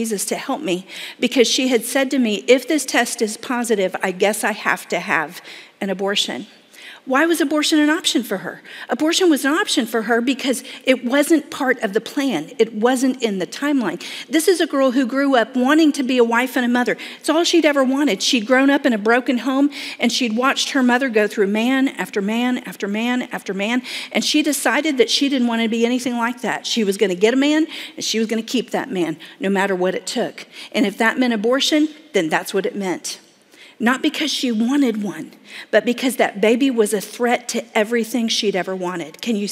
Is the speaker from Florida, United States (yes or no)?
yes; Florida, United States; you know, I'm from Florida, and one of my favorite colors of blue is the ocean on a summer day